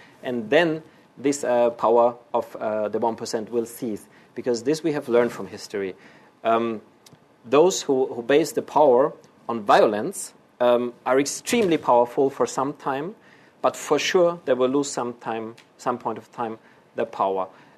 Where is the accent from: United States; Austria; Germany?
Austria; I grew up in Austria, and now Austria is part of the European Union